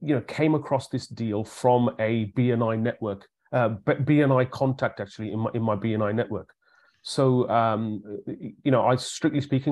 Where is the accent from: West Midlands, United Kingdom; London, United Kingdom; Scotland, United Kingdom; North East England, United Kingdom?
West Midlands, United Kingdom; Solihull; Solihull is my hometown.